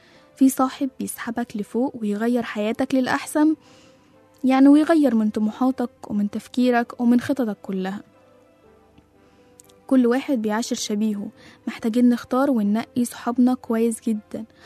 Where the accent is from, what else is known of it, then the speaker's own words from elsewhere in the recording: Egypt; وده موجود عندنا في مصر، يعني الحمد لله احنا مشهورين بحتة الجدعانة دي جدا. اكتر حاجة مشهورة في طبع المصريين الجدعانة.